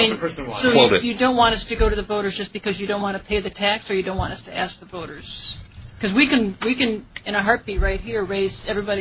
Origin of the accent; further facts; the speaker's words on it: Detroit, Michigan, United States; And for me, I grew up in Detroit, and everybody made good money.